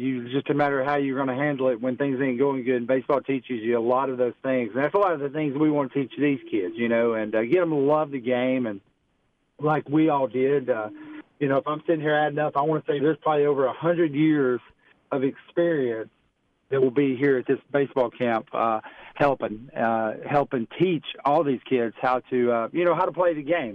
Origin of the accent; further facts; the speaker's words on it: Hartsville, Alabama, United States; Just like any other kid, I think growing up, I'm from Alabama. I grew up in Hartsville, Alabama, and just love playing sports.